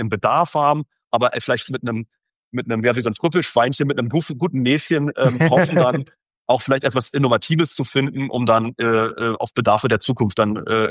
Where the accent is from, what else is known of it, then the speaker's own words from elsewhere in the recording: Saxony-Anhalt, Germany; Ich komme ja aus dem Norden Sachsen-Anhalts ganz ursprünglich. Da bin ich aufgewachsen.